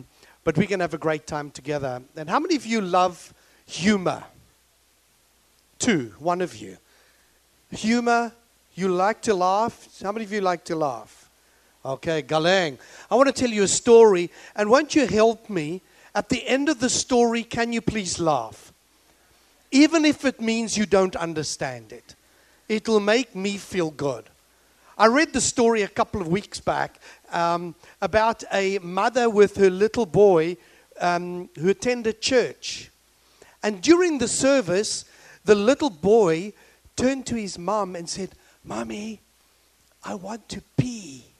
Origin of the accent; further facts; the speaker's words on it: Philippines; because I'm Filipino. Because in the Philippines, you put an H in everything.